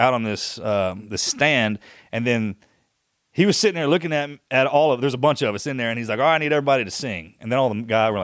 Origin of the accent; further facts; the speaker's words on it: the South, United States; accent: Southern; I can't physically say the word because of my Southern accent.